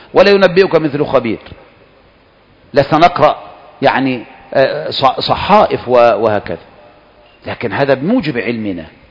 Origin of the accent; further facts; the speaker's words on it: Egypt; لأن إحنا بقى كمصريين عندنا كده يجيك حاجات كده